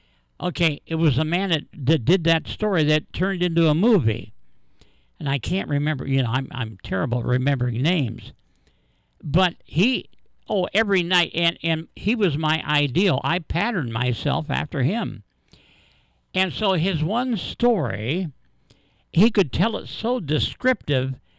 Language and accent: English; Bucyrus, Ohio, United States; I'm from Bucyrus, you know, originally.